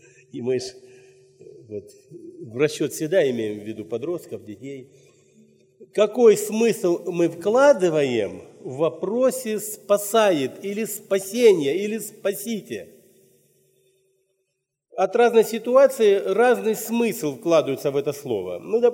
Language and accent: Russian; Shakhty, Rostov Oblast, Russia; Я рос в Шахтинской церкви в Ростовской области.